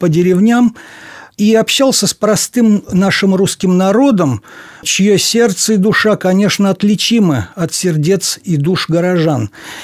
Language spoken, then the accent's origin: Russian; Samara, Samara Oblast, Russia; я коренной самарец, я родился в Самаре, мама моя тоже самарская. И несмотря на то, что я горожанин, мне, конечно, все-таки ближе природа. Ближе вот эта провинциальность.